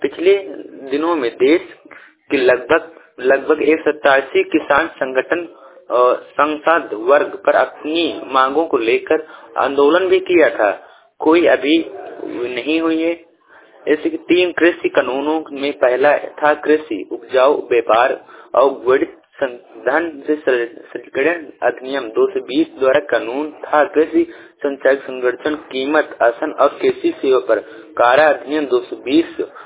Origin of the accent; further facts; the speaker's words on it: Chitrakoot, Uttar Pradesh, India; चित्रकूट का रहने वाला हूँ, एक मैं किसान भी हूँ।